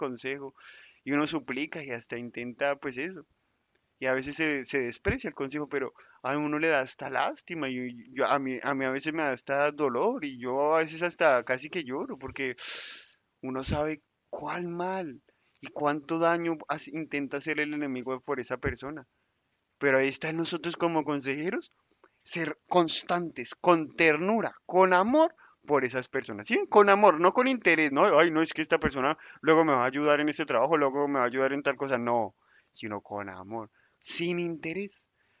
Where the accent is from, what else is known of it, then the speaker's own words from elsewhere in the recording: Colombia; ¿Y cuánto nos toca aprender aún nosotros como colombianos que a veces gritamos por todo?